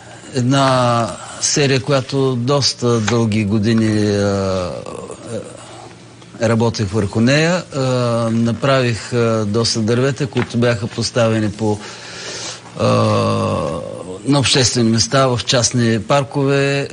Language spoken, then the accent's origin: Bulgarian; Sliven, Sliven Province, Bulgaria; also born or lived in Elhovo; Елхово е мой роден град, но съм излязъл на 2 месеца оттам. До 11-та си година в Сливен баща ми е бил военен и затова сме обикаляли малко из гарнизоните.